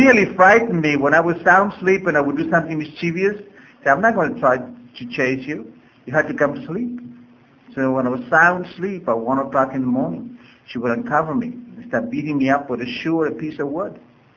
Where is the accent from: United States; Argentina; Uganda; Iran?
Argentina; This is Middle America, and I come from Middle Argentina.